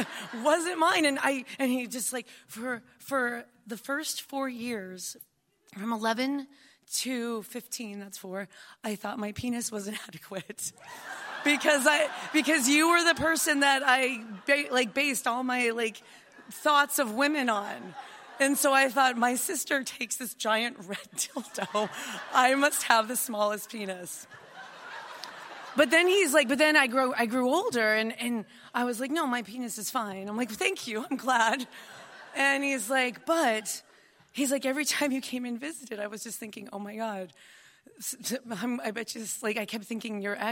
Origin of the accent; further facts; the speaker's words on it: Reno, Nevada, United States; my family is from, I'm from Reno, Nevada, and my grandmother had just passed away.